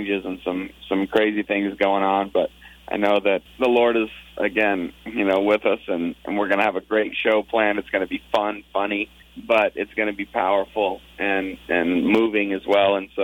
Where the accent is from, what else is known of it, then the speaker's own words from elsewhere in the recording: Clifton Park, New York, United States; born there; Obviously, we're from the Northeast. I was born in Albany, actually in Clifton Park.